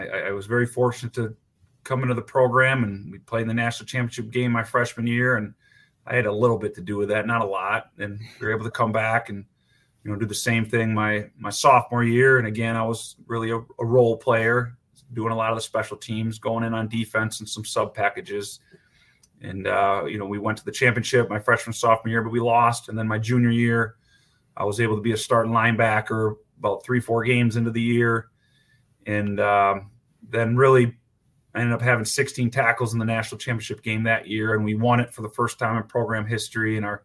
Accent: Wisconsin, United States; born or raised there

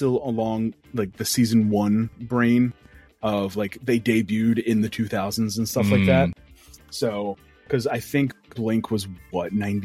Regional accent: New Jersey, United States; now in South Carolina, United States; because I'm a transplant myself. So because I'm originally from Jersey.

